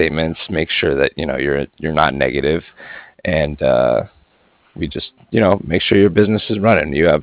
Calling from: Cardiff, Wales, United Kingdom; I was calling from Cardiff

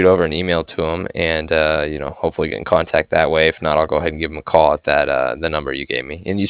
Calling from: Cardiff, Wales, United Kingdom; I was calling from Cardiff

